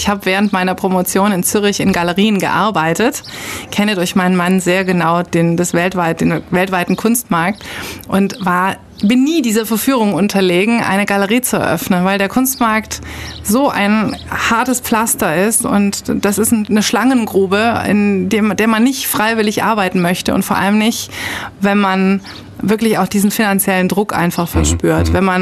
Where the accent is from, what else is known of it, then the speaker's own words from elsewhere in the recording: Frankfurt, Hesse, Germany; now in Ulm, Germany; bin ich kein eingeborener Schwabe, sondern komme eigentlich aus Frankfurt, habe dann Kunstgeschichte, Philosophie und Völkerkunde mit Schwerpunkt Afrikanistik und Altamerikanistik studiert in Mainz, Bonn, Madrid und Zürich.